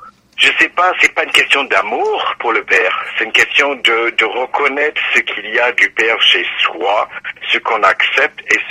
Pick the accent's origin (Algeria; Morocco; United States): United States; Wisconsin; born there; French is a second language; je suis né dans le Wisconsin, je n'ai aucune parenté de langue française, c'est une langue que j'ai acquise, mais elle est devenue ma langue.